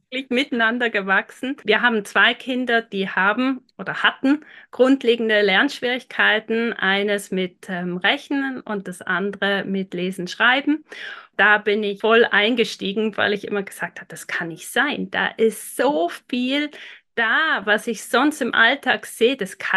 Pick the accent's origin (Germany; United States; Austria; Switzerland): Switzerland; Wir sind aus der Schweiz.